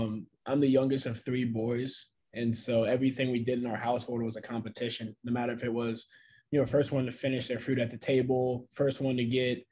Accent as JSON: {"language": "English", "town": "Overland Park", "region": "Kansas", "country": "United States", "tie": "born or raised there", "said": "growing up in Overland Park, Kansas, it was a great spot"}